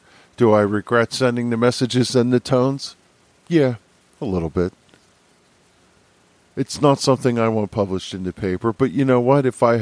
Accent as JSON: {"language": "English", "region": "New Jersey", "country": "United States", "said": "And I remember going to EAS, and people from other states, when hearing that I was from New Jersey, asked me what the heck it was about this legislation."}